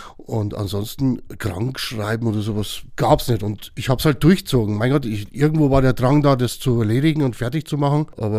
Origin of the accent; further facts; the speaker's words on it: Cham, Bavaria, Germany; also born or lived in Hirschau; Also ursprünglich komme ich aus Cham in der Oberpfalz, also Nähe Furtenwald, das glaube ich sagt jedem was irgendwie. Und da habe ich bis, glaube ich, 96, 97 gewohnt und dann bin ich Richtung Hirschau gezogen, Monte Carlino.